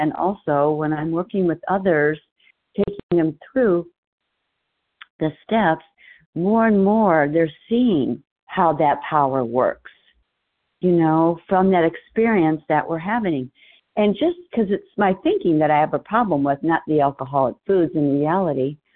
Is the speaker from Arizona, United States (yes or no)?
yes; Arizona, United States